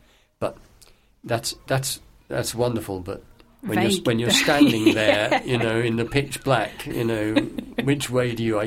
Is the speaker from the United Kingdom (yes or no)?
yes; Malvern, West Midlands, United Kingdom; born there; walking from where I was born in the Malvern